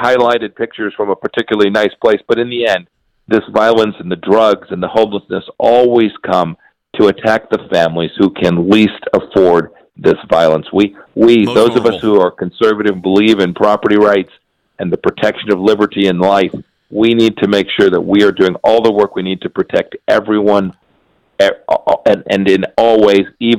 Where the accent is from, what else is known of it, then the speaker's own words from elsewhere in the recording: Kansas, United States; I was in my home state of Kansas now just a few weeks back talking to some of the senior police officers.